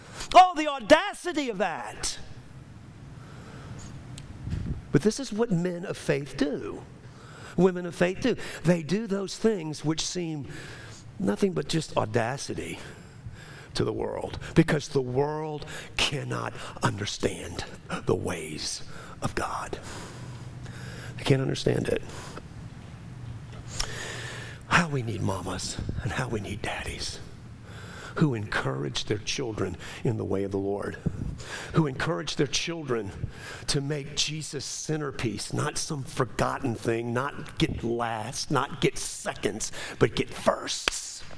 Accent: New Orleans, Louisiana, United States; accent: New Orleans; I'm going to say that in a New Orleans accent. I'm from New Orleans, if you didn't know that.

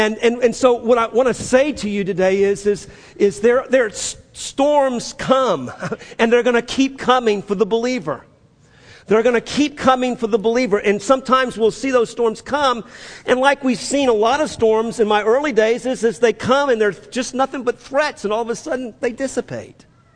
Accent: New Orleans, Louisiana, United States; In growing up in New Orleans, it was the hurricane season that we always paid a close attention to.

